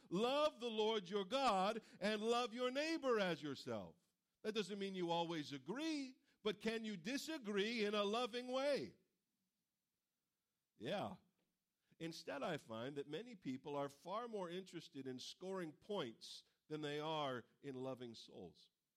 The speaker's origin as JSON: {"language": "English", "country": "United States", "said": "I'm an American. I don't submit to nobody."}